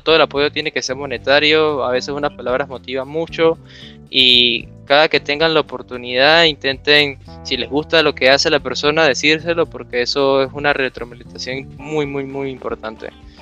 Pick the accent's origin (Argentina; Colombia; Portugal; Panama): Panama; creo que la parte más fundamental como panameños y como personas que estamos intentando, pues, visualizar un mundo mejor